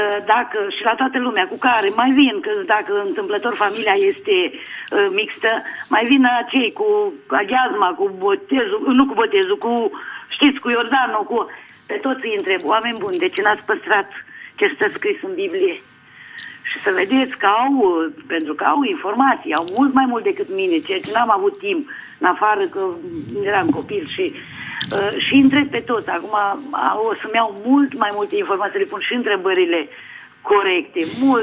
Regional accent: Iași, Iași County, Romania; Sunt din Iași.

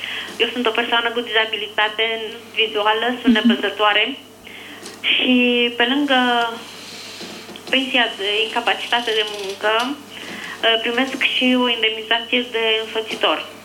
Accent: Constanța, Constanța County, Romania; Eu sunt din Constanța

